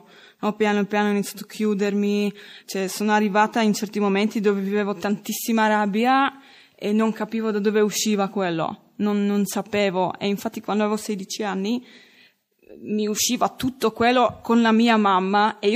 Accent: Czechia; Italian is a second language; now in Italy; vengo dalla Repubblica Ceca, ho 25 anni

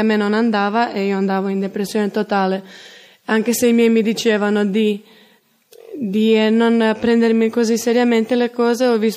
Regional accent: Croatia; now in Italy; vengo dalla Croazia e ho 23 anni.

